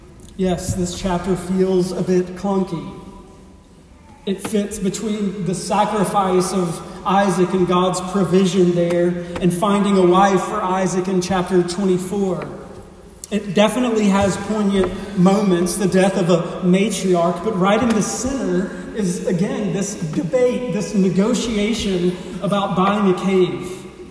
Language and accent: English; Mississippi, United States; I grew up in Mississippi.